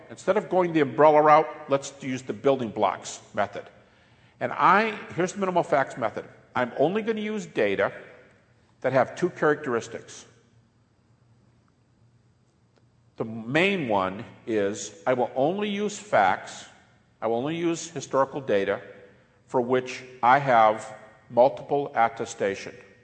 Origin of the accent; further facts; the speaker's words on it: Detroit, Michigan, United States